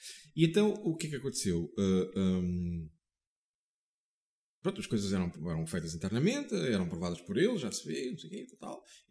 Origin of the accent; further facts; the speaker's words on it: Portugal; como português que sou, pouco habituado a estas coisas.